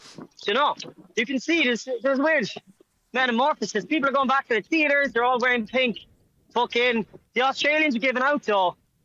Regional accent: Ireland; I was going to say even if I'm Irish, but then I'm like, no, it should be especially if I'm Irish.

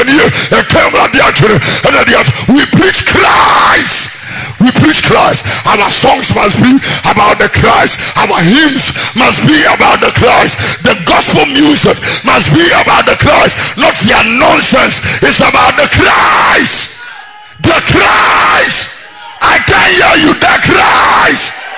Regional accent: Nkwatia, Eastern Region, Ghana; that I remember one time I was in my hometown in Nkwetia.

